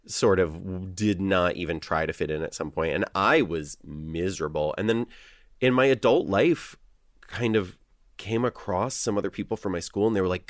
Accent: Litchfield, Connecticut, United States; I grew up in Litchfield, but like right on the Litchfield-Torrington border.

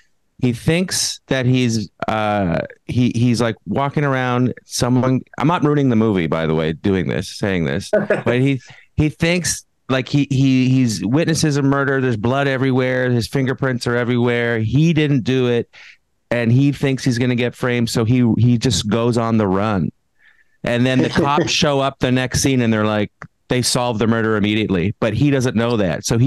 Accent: Canada; I'm from Canada.

